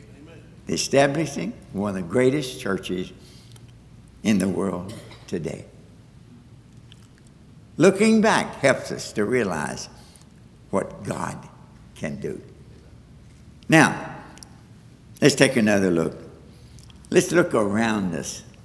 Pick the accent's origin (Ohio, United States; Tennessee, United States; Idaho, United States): Tennessee, United States; I'm from Eastern Tennessee. We have lots of trees. We have lots of grass, a lot of flowers, you know, everything.